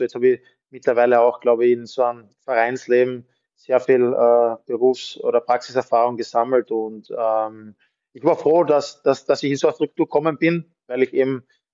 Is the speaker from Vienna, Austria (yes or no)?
no; Klagenfurt, Carinthia, Austria; aber ich komme aus Klagenfurt.